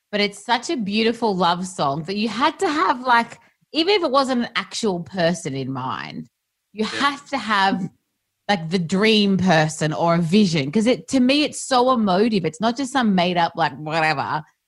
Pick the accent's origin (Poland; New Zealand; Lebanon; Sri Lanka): Lebanon; I'm from Lebanon. We're Lebanese.